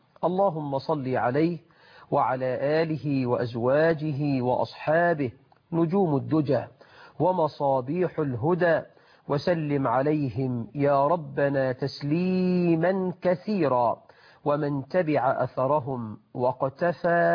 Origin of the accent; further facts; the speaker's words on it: Egypt; بلدنا مصر